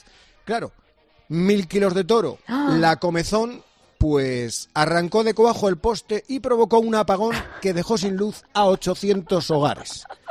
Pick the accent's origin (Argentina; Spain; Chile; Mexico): Spain